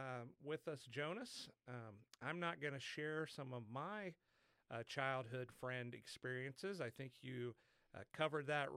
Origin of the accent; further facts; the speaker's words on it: Kansas, United States; Well, in Kansas, I grew up in Kansas.